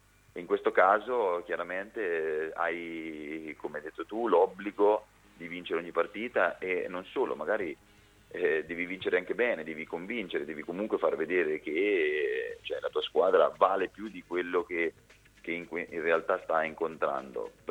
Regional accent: Mondolfo, Marche, Italy; Mondolfo, che tra l'altro è il mio comune di appartenenza, perché io sono di Marotta Mondolfo è un unico comune

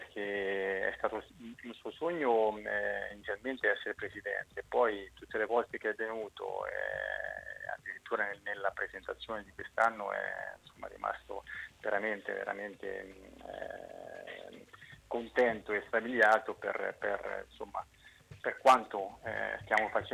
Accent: Porto Sant'Elpidio, Marche, Italy; moved away as an adult; sono di Porto Sant'Elpidio, sono nato, sono cresciuto come calciatore, come uomo

